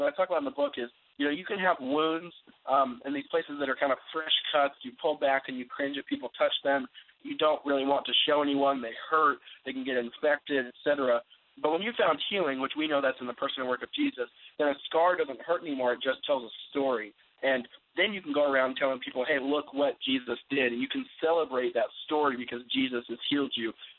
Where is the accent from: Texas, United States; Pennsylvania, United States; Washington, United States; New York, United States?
Washington, United States; Seattle; You know, I grew up in Seattle, so in Seattle as it is in heaven